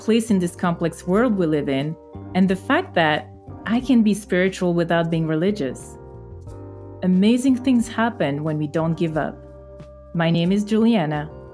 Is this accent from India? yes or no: no; Belgium; moved away as an adult; also born or lived in United States; I was born and raised in Belgium with origins from the Congo, Portugal, and Angola.